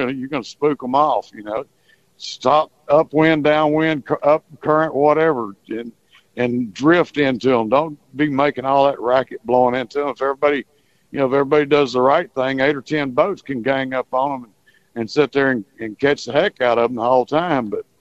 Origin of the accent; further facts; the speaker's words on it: United States; I was kind of growing up on the Trinity River fishing over there.